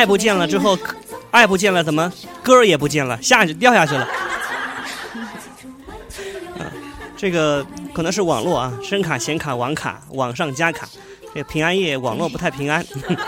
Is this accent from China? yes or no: yes; China; 对，我是中国人，是吧？何必说英文？